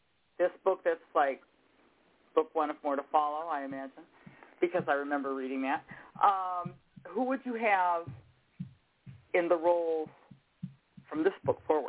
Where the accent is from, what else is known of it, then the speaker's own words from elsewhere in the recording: Michigan, United States; Darlings, it is your Michigan compatriot.